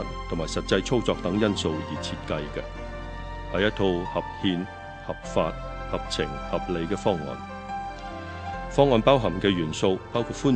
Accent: Hong Kong; 回归之后，我们港人治港、高度自治、民主参与的程度不断提高

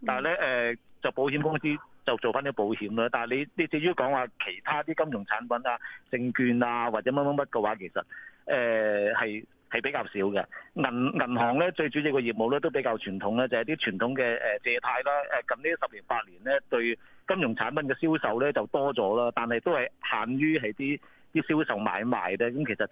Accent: Macau; 作為個澳門人咧，其實都相當尷尬嘅一樣嘢嚟嘅。

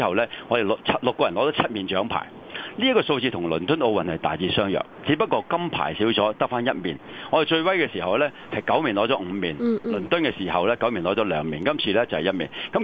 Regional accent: China; 我哋中國人咧就會咁諗

